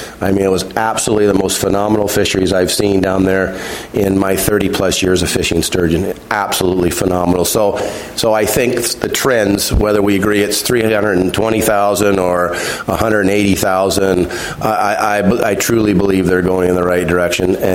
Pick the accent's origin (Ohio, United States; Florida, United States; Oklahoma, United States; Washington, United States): Washington, United States; Ilwaco; I'm from Elwaco, Washington.